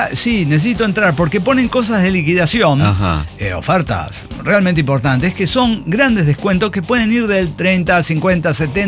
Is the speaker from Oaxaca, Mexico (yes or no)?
yes; Oaxaca, Mexico; soy oaxaqueña.